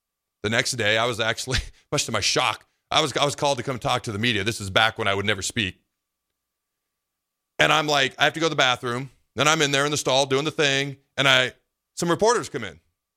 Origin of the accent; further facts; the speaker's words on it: West Coast, United States; Do I have family throughout the state that I did not know growing up because I grew up on the West Coast?